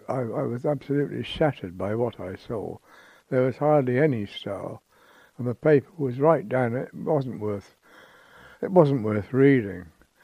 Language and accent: English; Bath, South West England, United Kingdom; I mean, I said, well, you know, I come from Bath.